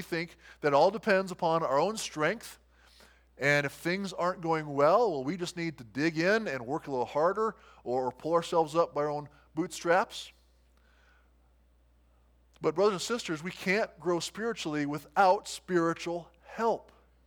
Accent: Midwest, United States; Now, you and I were raised here in the Midwest to take care of yourself, to do it by yourself

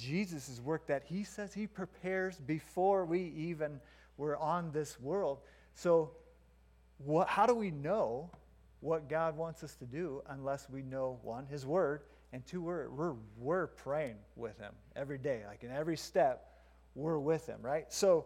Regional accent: Stanton, United States; born there; One is I was born here in Stanton, if nobody knows that.

